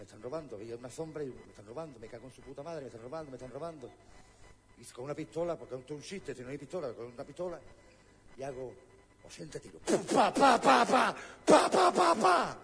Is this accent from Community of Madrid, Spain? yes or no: no; Huelva, Andalusia, Spain; de Huelva.